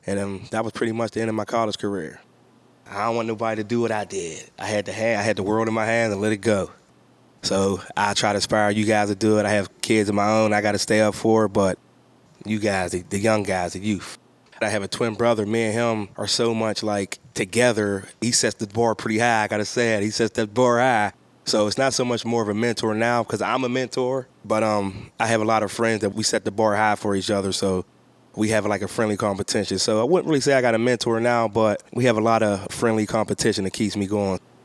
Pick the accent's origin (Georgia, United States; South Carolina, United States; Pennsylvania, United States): Pennsylvania, United States; Pittsburgh; I grew up in Homewood, 7035 and a half Kelly Street. I have four brothers. We live with my mom. We live in an apartment building.